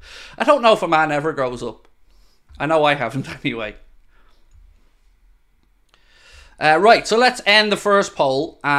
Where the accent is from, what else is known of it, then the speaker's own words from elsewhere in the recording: Ireland; You know, being Irish and all, but I don't think we're going